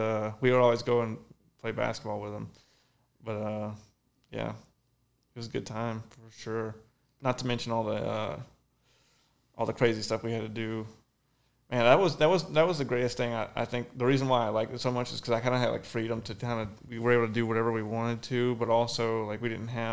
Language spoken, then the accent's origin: English; Louisiana, United States; Yeah, so I'm from Louisiana, so I'm like all about Popeyes.